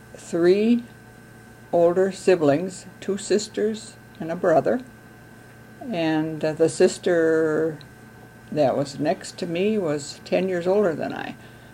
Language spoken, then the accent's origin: English; Milwaukee, Wisconsin, United States; I was born in Milwaukee, and that's where I grew up. And I went to elementary school there at Victor Berger Elementary School and Rufus King High School. And I lived on the north side of Milwaukee.